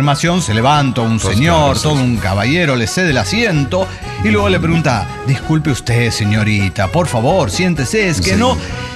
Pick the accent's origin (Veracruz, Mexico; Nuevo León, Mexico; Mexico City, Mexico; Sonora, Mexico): Veracruz, Mexico; Coatzacoalcos; Soy la regia de Coatzacoalcos de Veracruz.